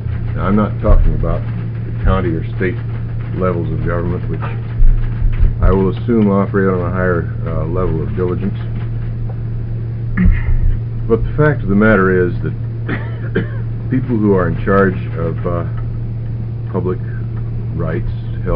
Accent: Medford, Oregon, United States; I'm from the Cutthroat Medford, Oregon Bar

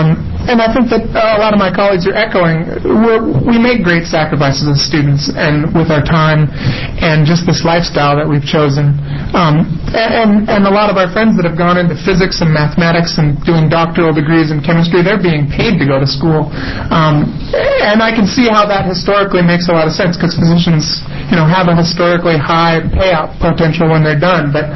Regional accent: Alaska, United States; And I'm actually not an Oregonian. I come from Alaska.

